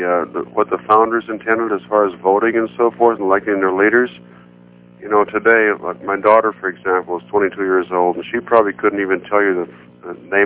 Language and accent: English; Minnesota, United States; I'm from Minnesota.